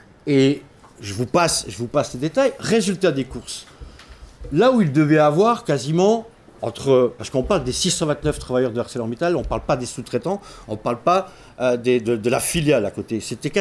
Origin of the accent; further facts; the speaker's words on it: Florange, Grand Est, France; Florange, puisque je viens de Florange